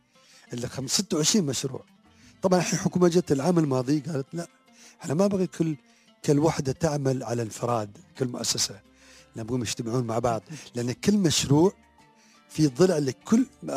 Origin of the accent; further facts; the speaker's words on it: Dubai, United Arab Emirates; وهذا اللي حاصل عندنا في دبي